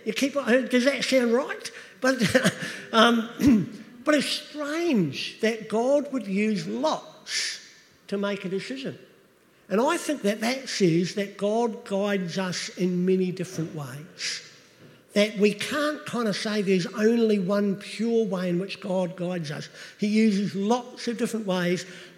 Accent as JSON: {"language": "English", "country": "New Zealand", "said": "See, I come from New Zealand, small town in New Zealand. I have a way of thinking about the world that is different to your way of thinking about the world."}